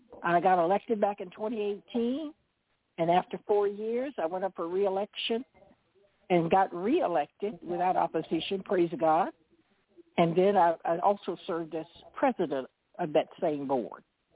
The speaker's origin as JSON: {"language": "English", "region": "Louisiana", "country": "United States", "said": "And I'm from Franklin Parish here in Louisiana"}